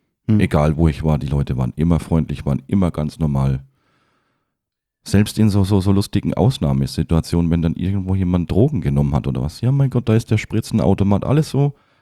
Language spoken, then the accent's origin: German; Schweinfurt, Bavaria, Germany; born there; now in Berlin, Germany; Ja, ich bin gebürtiger Schweinfurter